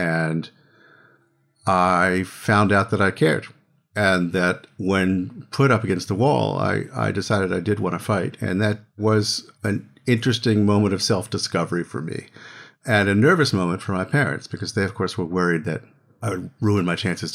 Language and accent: English; Philadelphia, Pennsylvania, United States; I grew up in Philadelphia. This was George Washington High School in Philadelphia.